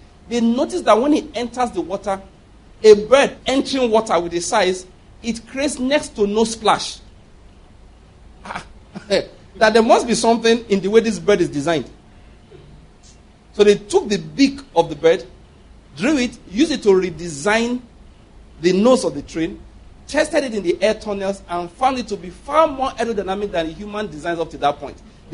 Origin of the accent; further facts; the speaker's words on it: Nigeria; I'm a Nigerian, so I don't have problem in that area.